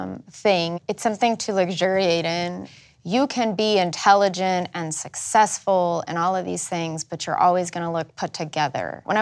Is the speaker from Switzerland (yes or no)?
no; Mexico; Growing up in Mexico, we would come to the United States once a year to go on a shopping trip to Target